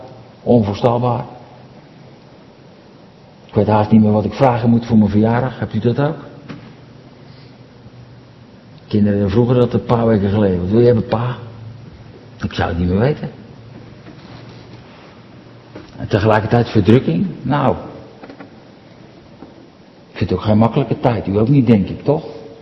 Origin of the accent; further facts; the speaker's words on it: Katwijk, South Holland, Netherlands; Vroeger in Katwijk, waar ik vandaan kwam.